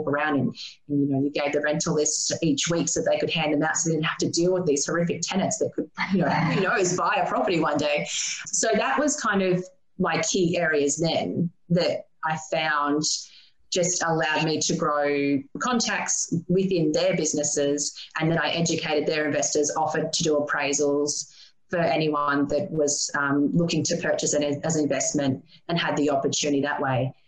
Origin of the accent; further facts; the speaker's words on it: Maryborough, Australia; growing up in Maryborough, a population of 27,000, we had businesses that had been in the area for 50, 80 years